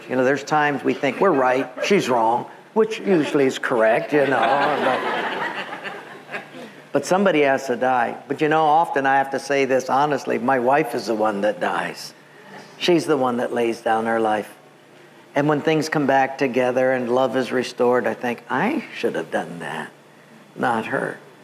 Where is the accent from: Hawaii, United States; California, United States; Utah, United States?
Hawaii, United States; Palolo; And I thought, dude, you're Howley. I'm from Palolo. You leave the island. I'm home.